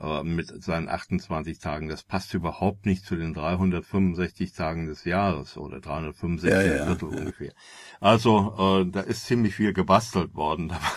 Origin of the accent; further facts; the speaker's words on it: Rhineland-Palatinate, Germany; Zumindest ja. Bei uns im Westerwald.